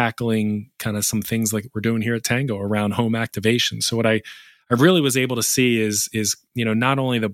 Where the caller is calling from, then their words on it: Pennsylvania, United States; I'm actually joining you from my home office here right outside Philadelphia in Pennsylvania.